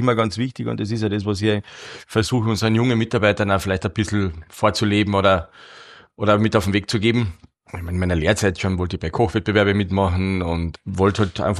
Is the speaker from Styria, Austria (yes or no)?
no; Carinthia, Austria; Ich bin ein Kärntner, wie du wahrscheinlich schon gehört hast.